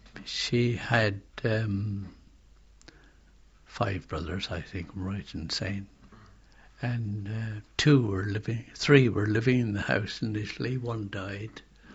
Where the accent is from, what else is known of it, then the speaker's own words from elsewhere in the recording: Tatworth, South West England, United Kingdom; also born or lived in Bath; Were brought up, actually, at... Tatworth.